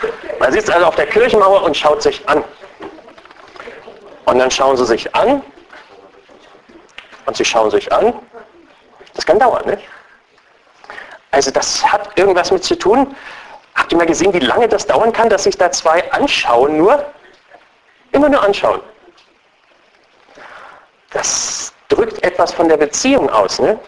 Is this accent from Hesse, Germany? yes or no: no; Schönermark, Brandenburg, Germany; wir kommen aus Schönermark.